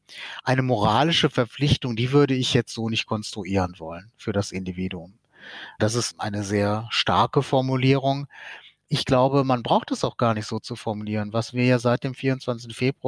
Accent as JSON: {"language": "German", "town": "Aachen", "region": "North Rhine-Westphalia", "country": "Germany", "tie": "born or raised there", "said": "luftlinienmäßig näher als meine Heimatstadt Aachen"}